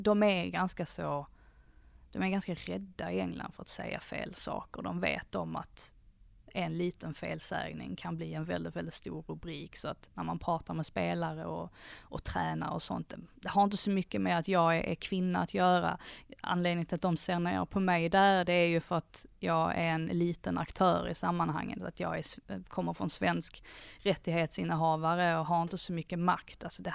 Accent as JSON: {"language": "Swedish", "country": "Sweden", "said": "att man är kvinna, men också att jag är svensk"}